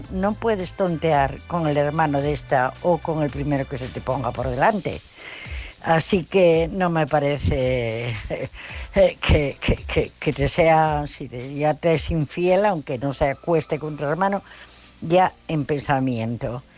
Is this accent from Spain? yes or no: yes; Asturias, Spain; Bueno, pues el consejo para este chico